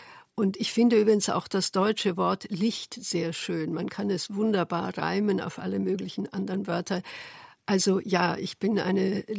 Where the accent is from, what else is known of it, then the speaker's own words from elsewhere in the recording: Trieste, Friuli-Venezia Giulia, Italy; Das kommt aus meiner Kindheit in Triest.